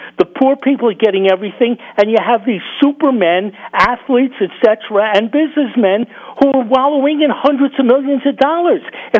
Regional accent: New York, United States; although growing up in New York used to have 7 or 8 dailies.

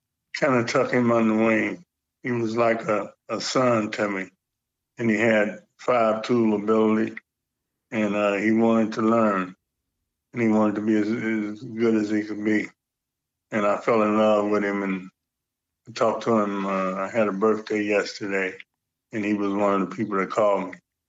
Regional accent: Cincinnati, Ohio, United States; So he just put the two together, me being from Cincinnati and … coming from Cincinnati.

